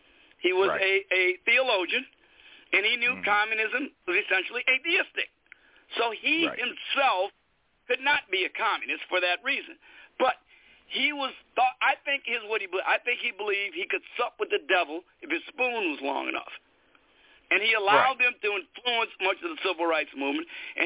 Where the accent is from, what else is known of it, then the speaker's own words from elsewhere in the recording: Chicago, Illinois, United States; now in Georgia, United States; I'm originally from Chicago, but I'm an expatriate from the horrific state of Illinois, which is falling into decay and ruination.